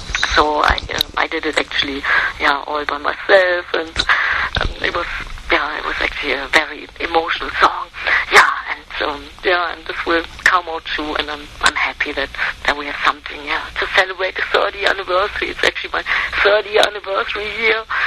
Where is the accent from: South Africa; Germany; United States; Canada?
Germany; then we had one in my hometown in Germany, many great guests